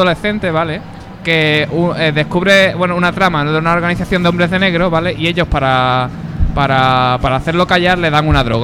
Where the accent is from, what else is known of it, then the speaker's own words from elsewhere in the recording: Mairena del Aljarafe, Andalusia, Spain; De pueblo, de Mairena del Aljarafe.